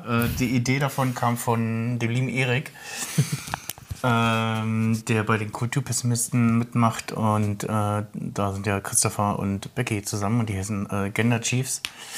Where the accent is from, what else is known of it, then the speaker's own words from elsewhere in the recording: Blankenfelde, Brandenburg, Germany; also born or lived in Ludwigsfelde; ich bin 36 Jahre alt, geboren in Ludwigsfelde, beziehungsweise aufgewachsen in Blankenfelde bei Berlin.